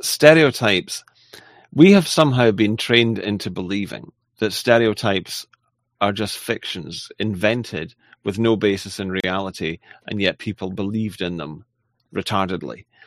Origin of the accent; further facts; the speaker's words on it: Linlithgow, Scotland, United Kingdom; I'm a quarter English and supposedly a quarter Italian, but really 7%. And yet I feel that I absolutely belong to my home town of Linlithgow.